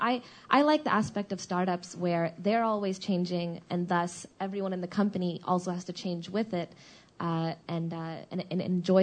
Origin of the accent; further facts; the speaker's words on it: Dallas, Texas, United States; born there; So I was also born in Dallas, Texas.